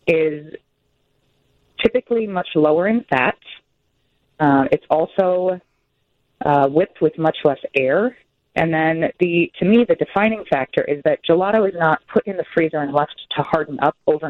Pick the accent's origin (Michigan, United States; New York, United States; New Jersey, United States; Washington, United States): Washington, United States; Seattle; Like, I'm from Seattle, so we had something called Moose Tracks